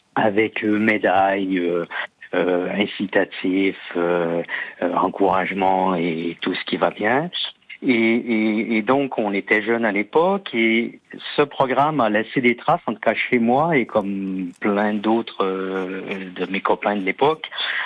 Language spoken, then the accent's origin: French; Quebec, Canada; now in France; Moi, je suis québécois, je vis en France depuis un peu plus de 25 ans maintenant.